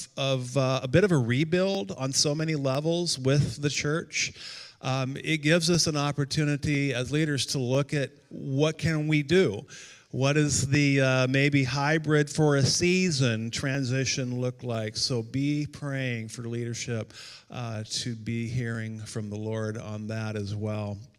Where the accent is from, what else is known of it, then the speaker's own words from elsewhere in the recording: Winthrop, Washington, United States; I grew up in Winthrop, Washington, but we're going to be moving to Eastern Washington and living in Wenatchee.